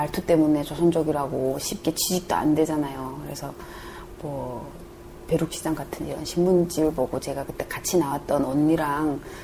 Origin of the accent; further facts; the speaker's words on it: North Korea; now in South Korea; 저희는 북한 사람이라고 이제 온 지 얼마 안 되는 진짜 얼마 안 됐어